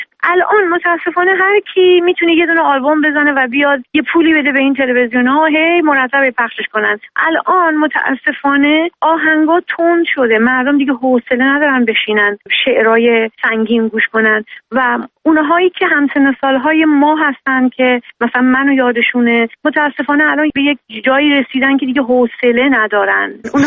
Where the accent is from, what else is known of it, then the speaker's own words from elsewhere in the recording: Iran; ما ایرانی هستیم